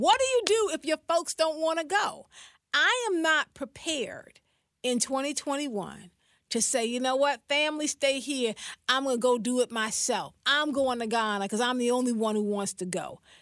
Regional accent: South Carolina, United States; my roots are in this country. I mean, my roots are dug deep in this country. I'm from South Carolina.

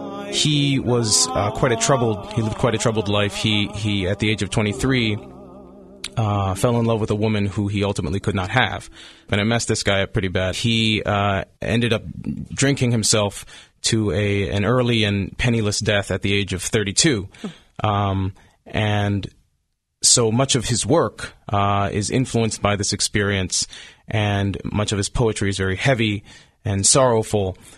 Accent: Yellow Springs, Ohio, United States; Well, as you know, I grew up in Yellow Springs.

